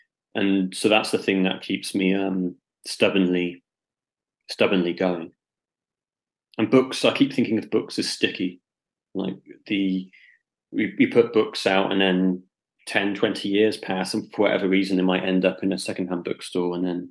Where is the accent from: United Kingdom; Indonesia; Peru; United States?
United Kingdom; Gloucester, South West England; Growing up in Gloucester, when I hit 14, punk and metal was huge in Gloucester.